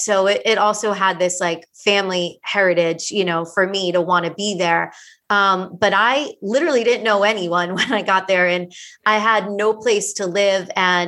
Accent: Miami, Florida, United States; now in Los Angeles, United States; Yeah, I'm originally from Miami, Florida.

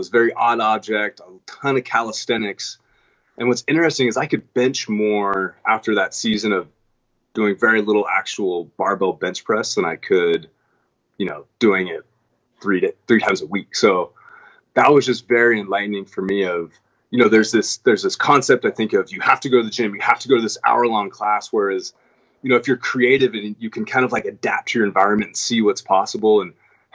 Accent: California, United States; I played ice hockey, which is kind of strange because I grew up in California, but I was so upset.

